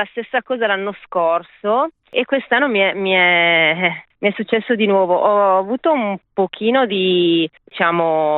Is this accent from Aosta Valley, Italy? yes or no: yes; Aosta Valley, Italy; visto che io sono valdostana